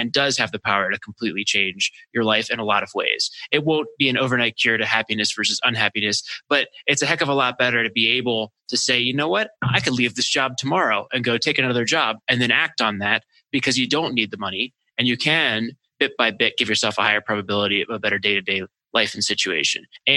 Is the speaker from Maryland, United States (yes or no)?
yes; Maryland, United States; It's right near my hometown in Maryland.